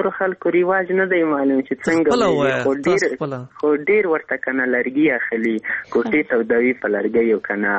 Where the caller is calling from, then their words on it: Ghazni, Afghanistan; وړی کمی در سره د غزنی ولایت منی ولی